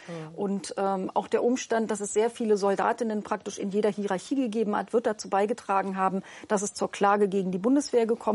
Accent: East Germany, Germany; Also als Ossi kann ich das gar nicht verstehen.

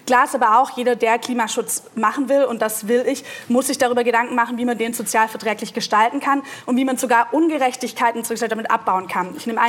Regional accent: Baden-Württemberg, Germany; Ich meine, ich komme selber aus dem Dorf in Baden-Württemberg.

